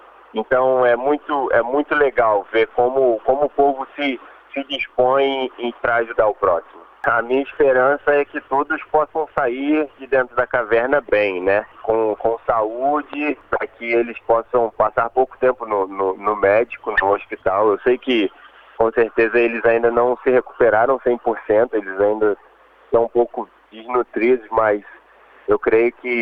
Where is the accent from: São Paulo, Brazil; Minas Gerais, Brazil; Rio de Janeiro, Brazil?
Rio de Janeiro, Brazil; Petrópolis; moved away as an adult; now in Thailand; Então, eu sou de Petrópolis, no estado do Rio.